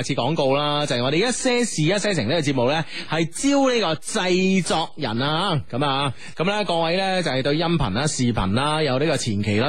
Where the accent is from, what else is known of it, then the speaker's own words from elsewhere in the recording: China; 我哋可以发明噶嘛，我哋中国人可以发明英文噶嘛，